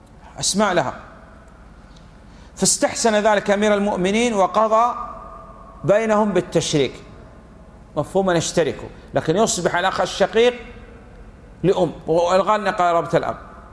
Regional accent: Saudi Arabia; وهذا الذي عليه العمل عندنا في المملكة العربية السعودية في القضاء في قسمة التركات

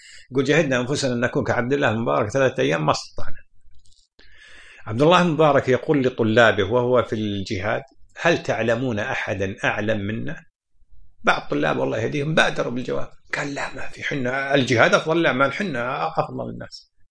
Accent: Kuwait; بعضنا خليجيين يعني سعوديين وأنا كويتي

